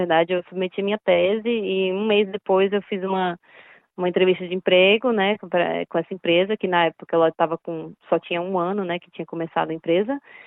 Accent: Brazil; Com as pessoas da minha terra e, enfim, que eu amo demais, né? A cultura brasileira e sempre vivenciei muito a cultura brasileira muito a fundo, assim, né? Quando eu estava no Brasil

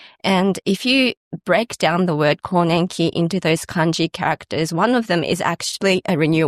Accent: Australia; I grew up here in Australia.

